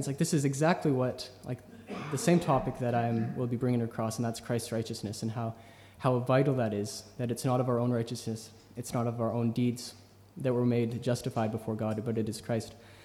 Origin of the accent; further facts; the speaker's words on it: Alberta, Canada; I'm originally from Alberta, Canada. So I came down to Cape Henare about a year and a half ago